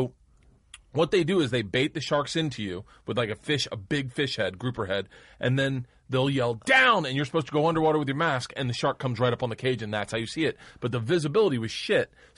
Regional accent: Tampa, Florida, United States; Yeah, because I grew up in Tampa. I don't know anything about hockey.

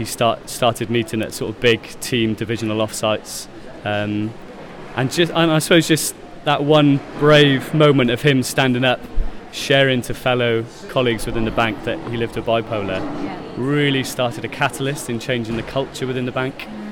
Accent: Wales, United Kingdom; as a boy growing up in South Wales

